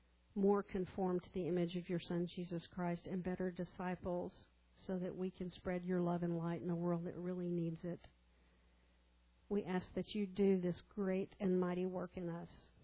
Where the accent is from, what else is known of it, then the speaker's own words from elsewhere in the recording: Texas, United States; Now, I grew up flying in West Texas, where you learn that north is up on a map and south is down on a map